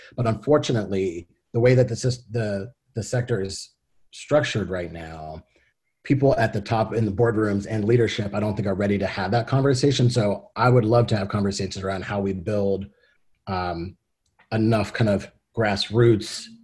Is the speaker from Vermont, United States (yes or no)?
yes; Burlington, Vermont, United States; also born or lived in Texas; So like, I was born in Texas. I was adopted, moved to Burlington, Vermont, very white state, two white parents.